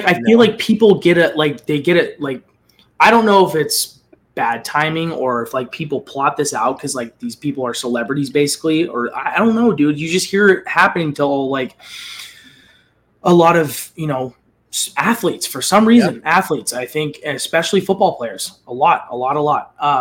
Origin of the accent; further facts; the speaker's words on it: California, United States; we're both from the Bay Area, same town.